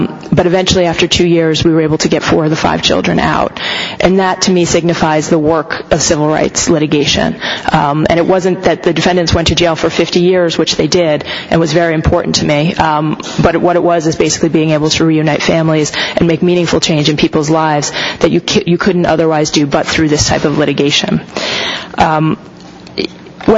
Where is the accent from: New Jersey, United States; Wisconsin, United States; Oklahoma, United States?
New Jersey, United States; But I was from New Jersey and I wanted to clerk there.